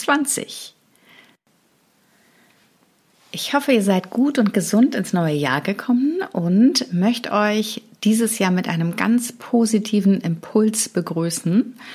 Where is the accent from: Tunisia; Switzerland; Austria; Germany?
Germany; Berlin; Also ich bin ja Berlinerin, in Berlin aufgewachsen